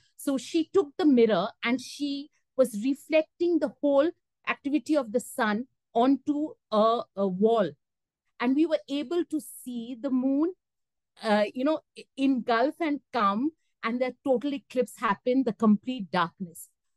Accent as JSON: {"language": "English", "town": "Kolkata", "region": "West Bengal", "country": "India", "tie": "born or raised there", "said": "My childhood was in Kolkata."}